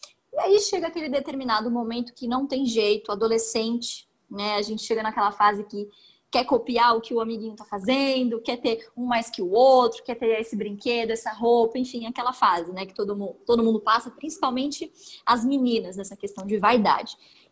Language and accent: Portuguese; Mairiporã, São Paulo, Brazil; eu nasci em São Paulo, mas eu fui criada no interior de São Paulo, né, em Mariporã